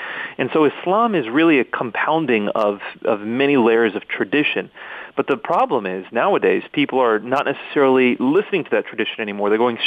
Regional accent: United States; Yeah, so my background growing up in the United States, Muslim, was one that taught me to pray the five daily prayers

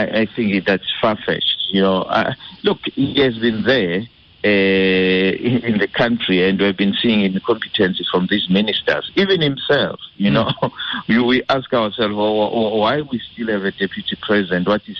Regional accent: South Africa; The only thing that we need to be discussing as South African is what kind of political party or what kind of leadership, what kind of electoral system that really needs to give us hope

